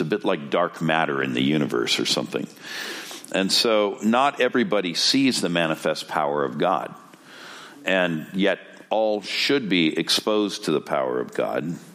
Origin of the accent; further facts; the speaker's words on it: Los Angeles, California, United States; In my hometown of Los Angeles, there's a sign now hanging from a light post that the state of California has put up.